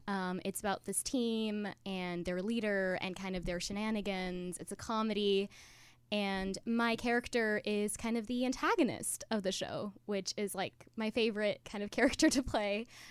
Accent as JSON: {"language": "English", "region": "Zurich", "country": "Switzerland", "also_born_or_lived": "United Kingdom", "moved": "yes", "lives_now": "Los Angeles, United States", "said": "I'm originally from Zurich, Switzerland. Quite a while away. I lived there for most of my life, and then I moved to the UK for 4 years, and I've been in LA now for about 2.5 years."}